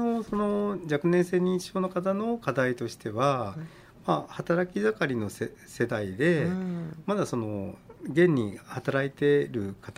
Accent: Aichi, Japan; もともと自分があのあっちの出身なので

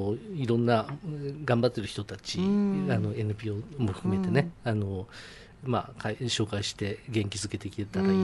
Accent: Kuwana, Mie, Japan; あ、三重県の桑名の出身です、

